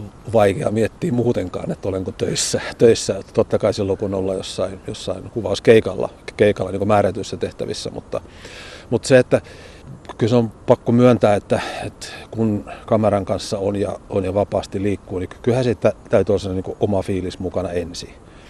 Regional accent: Joensuu, North Karelia, Finland; born or raised there; also born or lived in Oulu

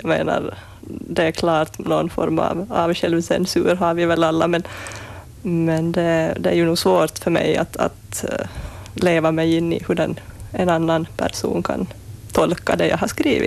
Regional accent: Kalvholmen, Ostrobothnia, Finland; Ja, jag kommer från Kalvholmen ursprungligen.

